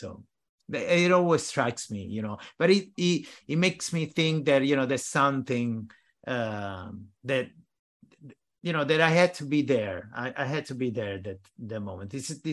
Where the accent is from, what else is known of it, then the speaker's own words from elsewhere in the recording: Caserta, Campania, Italy; English is a second language; there was an ex-girlfriend of mine from my hometown in Caserta.